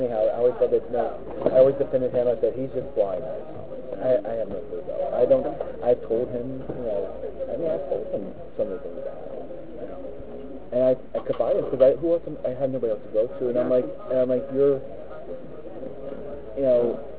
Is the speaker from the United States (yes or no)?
yes; Brooklyn, New York, United States; I grew up in Brooklyn, I saw really tough people